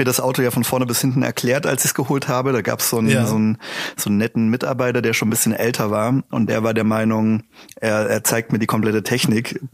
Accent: Switzerland; ich komme aus der Schweiz und ich will nach Deutschland.

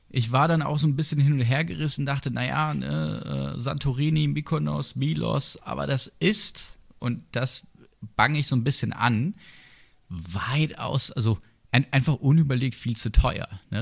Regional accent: Sinsheim, Baden-Württemberg, Germany; Ich komme ja aus der Gegend. Also als gebürtiger Sinsheimer, da freut man sich dann tatsächlich wieder so ein bisschen in der Altstadt zu schlendern.

